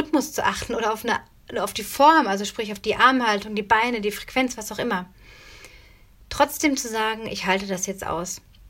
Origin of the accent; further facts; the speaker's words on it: North Rhine-Westphalia, Germany; ich bin auf dem Dorf aufgewachsen, in Nordrhein-Westfalen, habe auf dem Land gelebt.